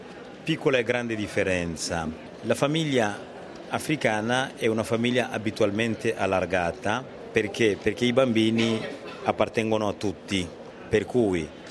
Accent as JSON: {"language": "Italian", "country": "Rwanda", "moved": "yes", "lives_now": "Italy", "said": "vengo da Ruanda."}